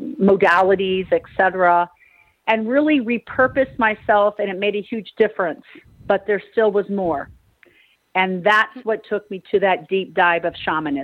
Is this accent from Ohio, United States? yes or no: no; Missouri, United States; born and raised in Midwest Missouri in the United States.